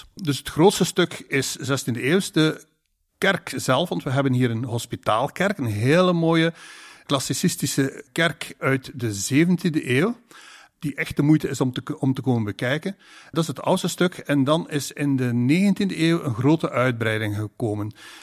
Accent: West Flanders, Belgium; want ik kom uit West-Vlaanderen

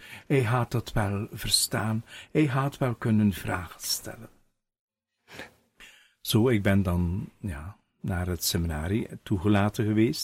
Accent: Koekelare, West Flanders, Belgium; Wel, ik kom eigenlijk hier uit de streek rond Kortemark. Ik ben geboren in Koekelare. En daar altijd naar school gelopen, de lagere school. En daarna ben ik naar de technische school in Oostende gegaan.

